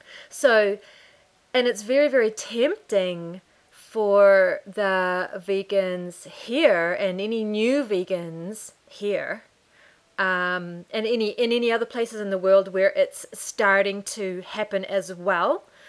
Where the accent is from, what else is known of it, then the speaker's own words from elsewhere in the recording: New Zealand; But to me as a New Zealander, coming from where it was 11 years ago and where it is now, it's, the difference is phenomenal.